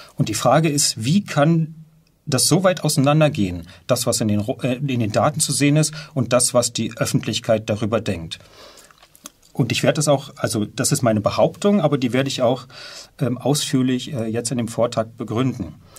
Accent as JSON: {"language": "German", "town": "Jüterbog", "region": "Brandenburg", "country": "Germany", "said": "ich bin 48 Jahre alt, ich komme aus dem Raum Berlin, um genau zu sein, aus dem Kleinstädtchen Jüterbog."}